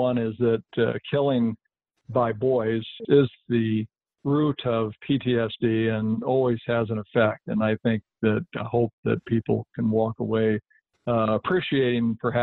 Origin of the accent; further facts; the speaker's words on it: Iowa, United States; I'm originally from Iowa, and I am familiar with it.